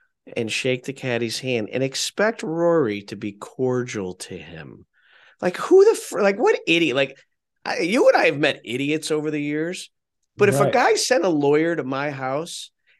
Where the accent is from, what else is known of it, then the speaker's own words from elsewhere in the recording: Waterbury, Connecticut, United States; And most of the guys I know growing up in Waterbury, Connecticut, would have just popped the guy.